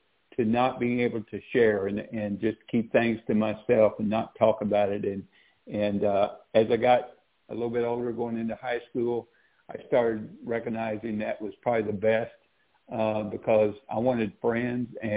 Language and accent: English; Midwest, United States; And then I was raised in the Midwest, so, you know, these kind of things you just didn't talk about.